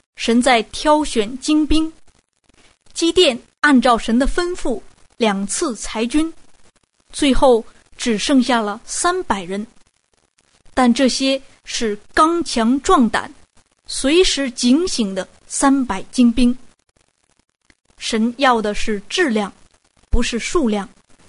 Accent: China; 我们中国人都知道毛主席的作战策略

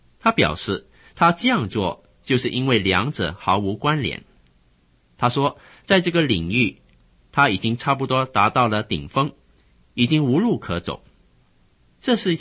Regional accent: Shanghai, China; 他是早年跟我一同在上海长大的

